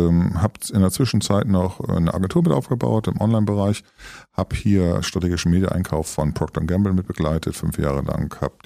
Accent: Germany; also born or lived in abroad; Wir sind da mehr oder weniger, wenn wir in Deutschland waren, auch groß geworden auf dem Hof.

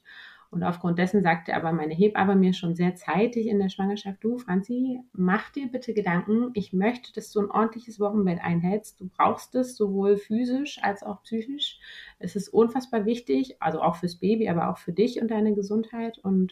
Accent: Berlin, Germany; ich bin gebürtige Berlinerin und lebe auch schon eh und je in Berlin und bin 32 Jahre alt.

